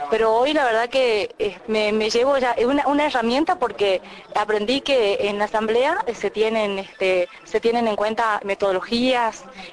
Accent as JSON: {"language": "Spanish", "town": "Castelli", "region": "Chaco", "country": "Argentina", "tie": "born or raised there", "said": "de Castelli, Chaco"}